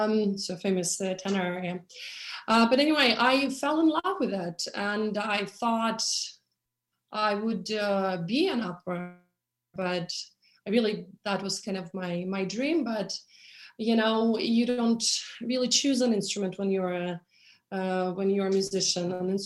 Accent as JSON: {"language": "English", "country": "Russia", "tie": "born or raised there", "second_language": "English", "said": "Well, I'm born and raised in Russia"}